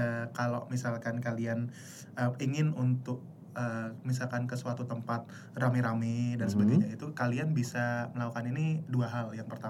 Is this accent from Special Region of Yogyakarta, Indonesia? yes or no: yes; Yogyakarta, Special Region of Yogyakarta, Indonesia; ketika di kotaku sendiri, misalkan aku kan di Jogja